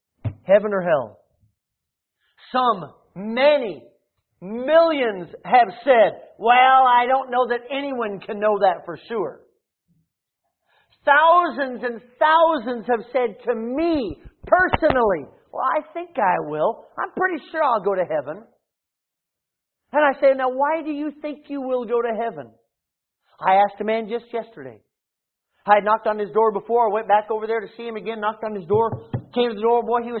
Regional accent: Colorado, United States; now in South Carolina, United States; I don't know that I've necessarily seen it out here in South Carolina, but growing up in Colorado and a place where just, there are no trees anywhere for miles and miles.

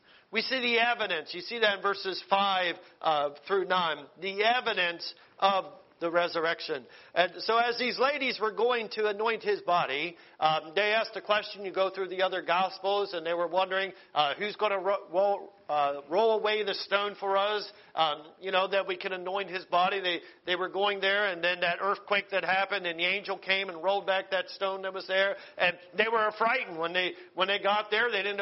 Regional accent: United States; I'm so glad that I am saved and I'm American.

